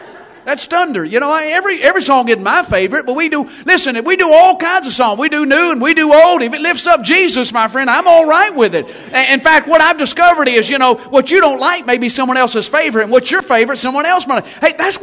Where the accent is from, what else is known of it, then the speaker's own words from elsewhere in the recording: Kentucky, United States; moved away; I'm from Kentucky. I grew up there. I've been here now 4.5 years. I love it here.